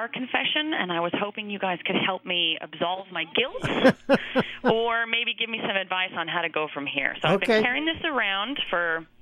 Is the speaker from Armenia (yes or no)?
yes; Armenia; We're from Armenia, Armenian-American.